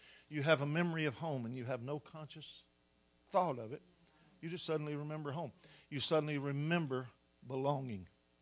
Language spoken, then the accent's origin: English; Kentucky, United States; you know, I come from Kentucky, which means deep roots and tangled limbs, is what Kentucky means.